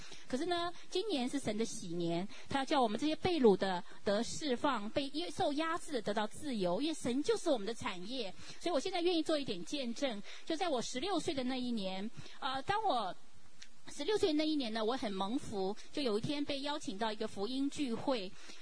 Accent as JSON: {"language": "Chinese", "country": "Taiwan", "tie": "born or raised there", "said": "虽然不是共产主义的国家，我在台湾长大"}